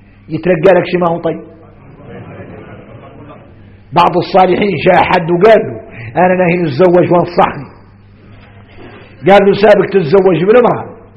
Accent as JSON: {"language": "Arabic", "country": "Mauritania", "said": "احنا موريتاني"}